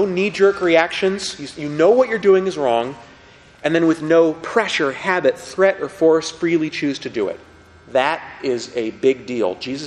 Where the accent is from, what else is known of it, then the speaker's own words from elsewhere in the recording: Montana, United States; I grew up in Montana.